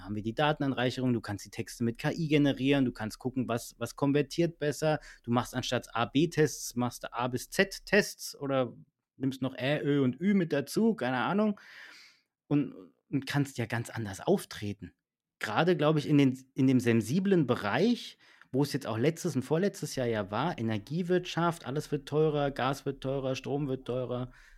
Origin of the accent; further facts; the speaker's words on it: Sulzbach, Hesse, Germany; Ich komme aus Sulzbach bei Frankfurt, Sulzbach-Taunus.